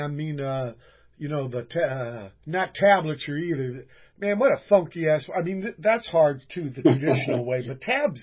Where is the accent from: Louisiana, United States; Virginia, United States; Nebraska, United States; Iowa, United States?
Virginia, United States; Well, you know, I am too. I'm from Virginia, you know.